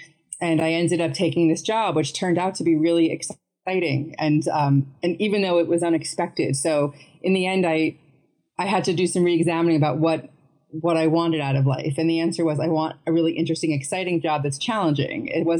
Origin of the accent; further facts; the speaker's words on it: New York, United States; And for a lot of us, especially for me, being a New Yorker back in March and April, it did seem kind of life or death for a while.